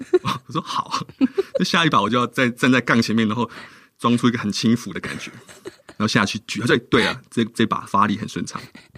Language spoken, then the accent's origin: Chinese; Tainan, Taiwan; 那我就决定了回到台南，好，回到我的故乡。